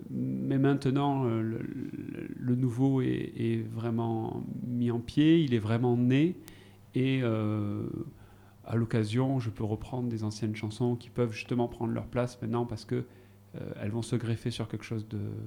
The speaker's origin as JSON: {"language": "French", "town": "Marseille", "region": "Provence-Alpes-Côte d'Azur", "country": "France", "said": "Je suis originaire de Marseille."}